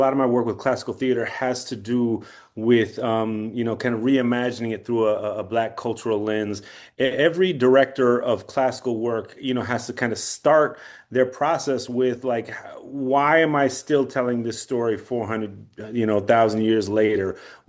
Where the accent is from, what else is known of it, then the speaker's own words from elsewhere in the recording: New Jersey, United States; born there; I was born in New Jersey, you know, the theater's in New Jersey.